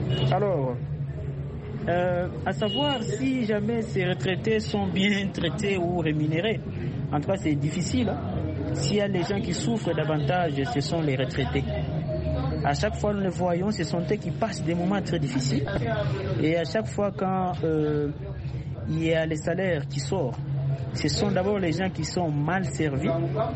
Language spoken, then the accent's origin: French; DR Congo; chez nous, en RDC